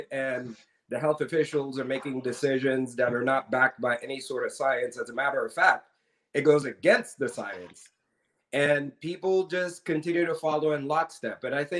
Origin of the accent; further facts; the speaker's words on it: New York City, New York, United States; I'm originally from New York City, California transplant, so I can definitely appreciate the tyranny that's happening back in my hometown.